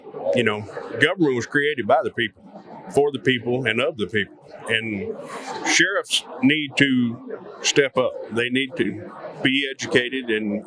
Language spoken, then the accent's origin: English; United States; me as an American, not being party driven, me as an American would want to know that my vote counted